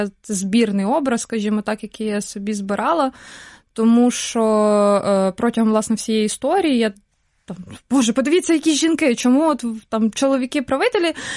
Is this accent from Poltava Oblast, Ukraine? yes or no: yes; Poltava Oblast, Ukraine; Я виросла взагалі в селі в Полтавській області. Але в дитинстві чогось так цуралася того, що я з села, і постійно намагалася донести, що я живу, насправді, на окраїні міста, а не в селі.